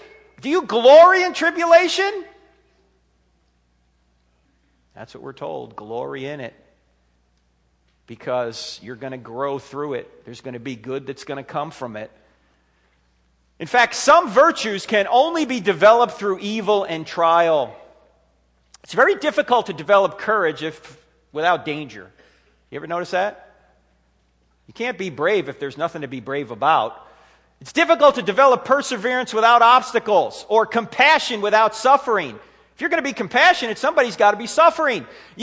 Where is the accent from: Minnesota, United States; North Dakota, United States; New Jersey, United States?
New Jersey, United States; I grew up in New Jersey, so I grew up as a New York Giant fan.